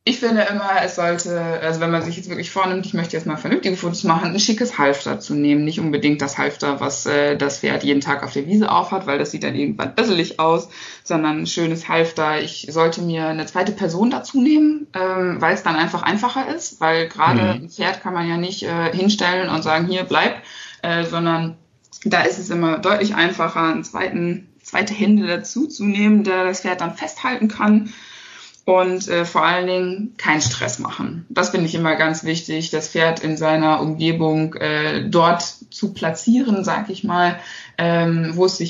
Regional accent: Harsewinkel, North Rhine-Westphalia, Germany; Ich komme aus Hasewinkel. Das ist ein kleines Städtchen in der Nähe von Steinhagen.

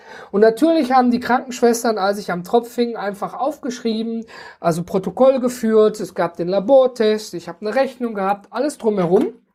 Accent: North Rhine-Westphalia, Germany; ich komme zum Beispiel aus dem Ruhrgebiet und da sind wir ja ein großer Misch an Völkchen, die alle zusammenkommen.

